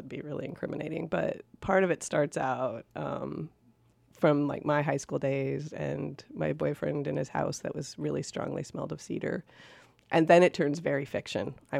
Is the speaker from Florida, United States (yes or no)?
no; Fairbanks, Alaska, United States; also born or lived in Anchorage; Well, I grew up in Fairbanks and Anchorage, but my mom's family grew up in Fairbanks.